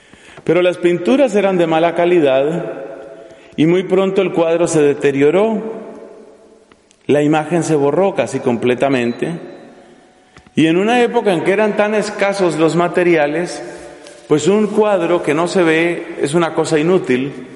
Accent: Colombia; En mi país tuve yo la ocasión durante un tiempo de ser prior en el convento de Nuestra Señora del Rosario en la ciudad de Chiquinquirá.

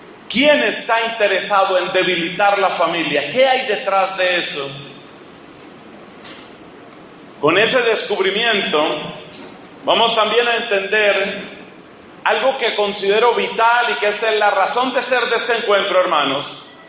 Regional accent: Colombia; En el caso nuestro, somos colombianos

